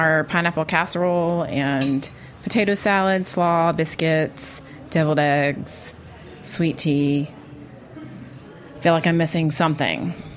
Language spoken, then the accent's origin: English; the South, United States; now in New York, United States; as a Southerner, I really miss queso, like the white cheese dip with the pickled jalapenos.